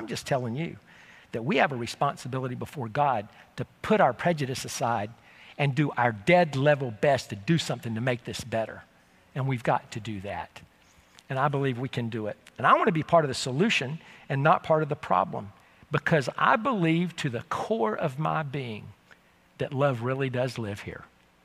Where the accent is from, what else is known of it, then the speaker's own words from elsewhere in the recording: United States; I'm a white boy from Polk County and I grew up in Polk County as a white kid.